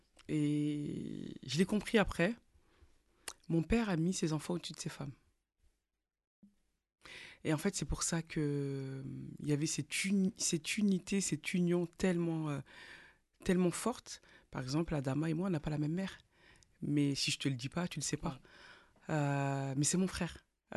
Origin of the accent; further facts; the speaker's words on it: Beaumont-sur-Oise, Île-de-France, France; also born or lived in Paris; Moi, j'ai grandi à Beaumont, à Pers-en-Beaumont, à Beaumont-sur-Oise. J'arrive quand j'ai l'âge de 3 ans.